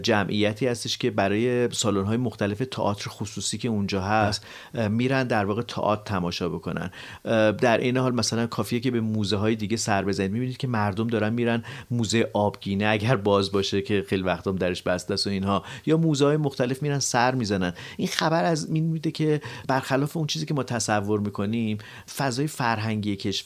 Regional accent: Iran; من به سهم خودم به عنوان یک ایرانی بهم برخورد

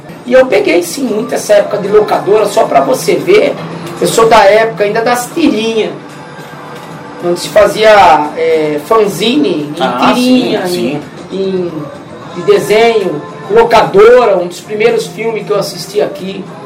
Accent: Jundiaí, São Paulo, Brazil; also born or lived in Campinas; Embora eu nasci em Campinas, eu sou jundiaiense.

